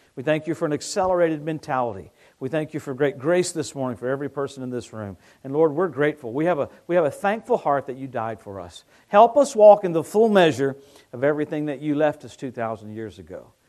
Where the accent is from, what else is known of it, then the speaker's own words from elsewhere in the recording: the South, United States; But you get me because we're from the South.